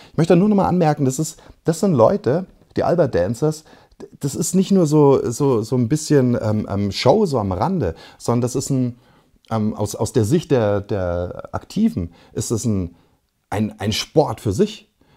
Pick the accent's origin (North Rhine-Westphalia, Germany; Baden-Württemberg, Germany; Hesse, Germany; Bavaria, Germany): Bavaria, Germany; ich weiß, ich komme aus Bayern und hat sich diese Debatte bis in die 70er, 80er reingezogen.